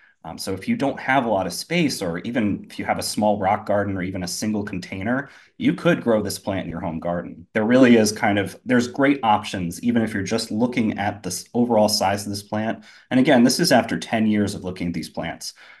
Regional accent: New England, United States; Growing up in New England, Amsonias were planted widely.

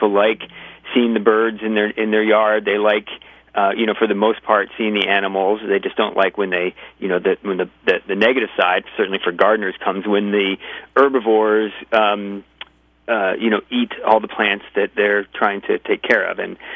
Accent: Michigan, United States; Was growing up in Michigan and running around the woods in my backyard

